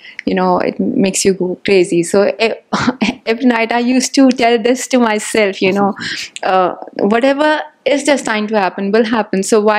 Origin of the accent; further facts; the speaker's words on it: New Delhi, Delhi, India; now in Mumbai, India; I'm basically from New Delhi and I've come here to Mumbai.